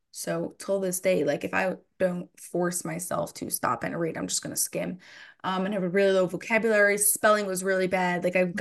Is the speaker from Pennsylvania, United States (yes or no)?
no; New Jersey, United States; now in Florida, United States; No, I grew up in New Jersey.